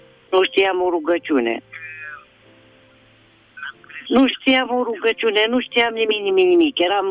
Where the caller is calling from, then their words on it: Târgu Jiu, Gorj County, Romania; de la Târgu Jiu.